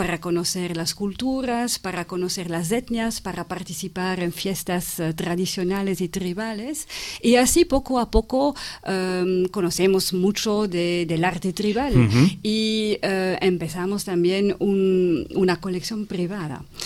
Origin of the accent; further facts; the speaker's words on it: Brussels, Belgium; Spanish is a second language; moved away as an adult; now in Spain; Yo soy belga de Bruselas y trabajé más de 10 años en la organización de ferias de arte.